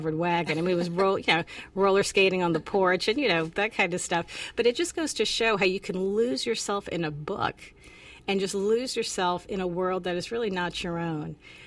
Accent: Lower Plaquemines Parish, Louisiana, United States; I grew up in Lower Plaquemines Parish, which is, if you know how the state of Louisiana is shaped, it's the toe in the tip of the boot.

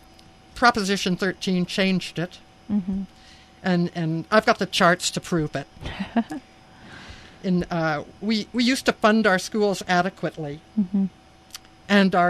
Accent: California, United States; I grew up in California, and when I was a girl in the California public schools, they were the best in the country.

